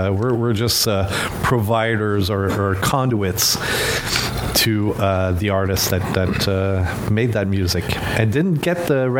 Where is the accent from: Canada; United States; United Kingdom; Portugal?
Canada; accent: French Canadian; No, it's my French Canadian accent.